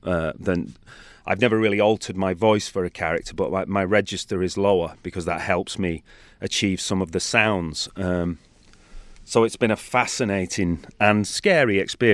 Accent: United Kingdom; It was a huge challenge for a British actor to be totally surrounded by American actors

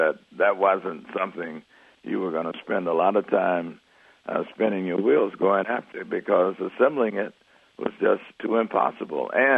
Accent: Little Rock, Arkansas, United States; Well, it again goes back to growing up in Little Rock.

